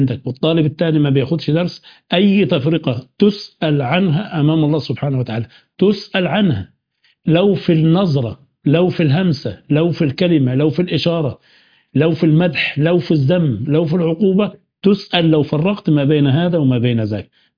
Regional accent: Upper Egypt, Egypt; اعرف مدرسين عندنا في الصعيد

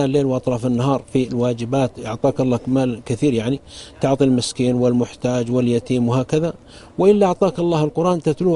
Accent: Saudi Arabia; عندنا في السعودية

